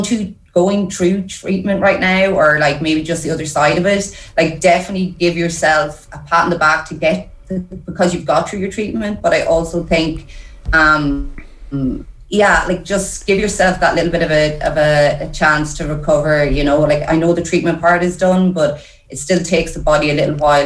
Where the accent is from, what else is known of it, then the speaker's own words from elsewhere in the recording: Ireland; I think even as Irish people, like we try to take it on everything ourselves